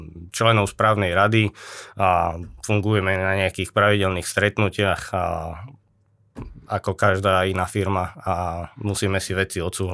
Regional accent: Banská Bystrica, Banská Bystrica Region, Slovakia; Som Banskobystričan a sme s tým klubom prepojení.

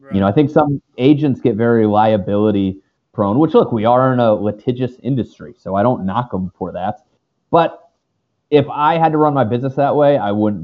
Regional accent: Connecticut, United States; I didn't want to go back to my home state of Connecticut, you know, from the Northeast. There's not a ton going on up there.

